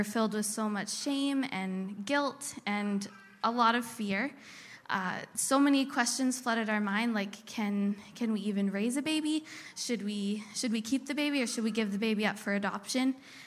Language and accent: English; British Columbia, Canada; I grew up in the Okanagan, as some of you know. I'm the oldest of four kids.